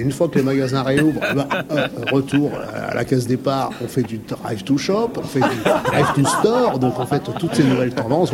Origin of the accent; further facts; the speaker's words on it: Paris, Île-de-France, France; Alors, moi, je suis parisien.